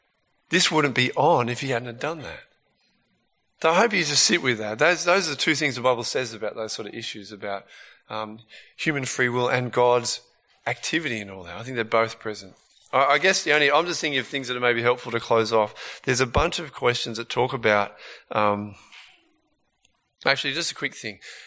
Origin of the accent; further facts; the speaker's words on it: Australia; also born or lived in England; So my parents are Australian, but I was born in England and stayed there for 6 months.